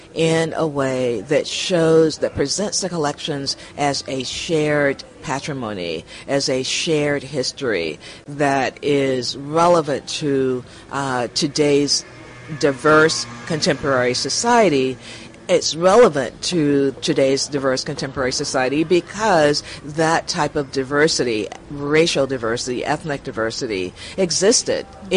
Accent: New York City, New York, United States; from New York, New York City in the USA.

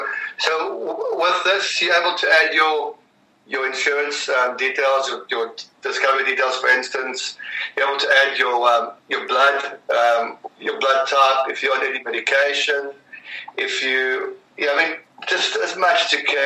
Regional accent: South Africa; I'm a South African.

